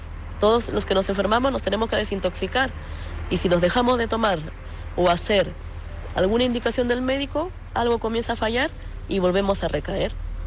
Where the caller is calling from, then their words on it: Madrid, Community of Madrid, Spain; de Madrid.